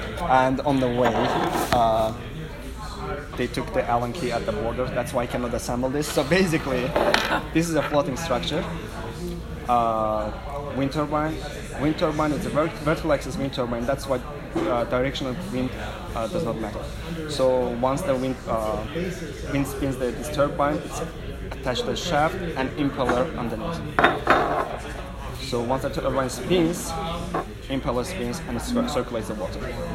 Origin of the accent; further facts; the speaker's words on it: Azerbaijan; English is a second language; I'm from Azerbaijan.